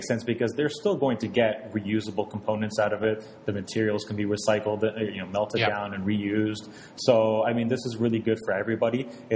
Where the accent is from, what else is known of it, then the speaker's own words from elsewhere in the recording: Canada; I'm a Canadian, I'm going to give you Canadian dollars for the Canadian service